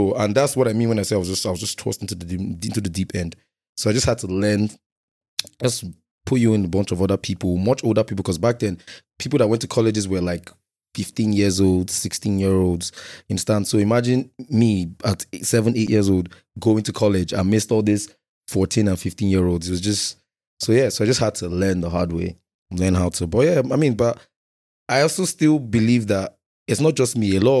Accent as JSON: {"language": "English", "region": "Lagos", "country": "Nigeria", "tie": "born or raised there", "said": "Yeah, so I grew up in Lagos."}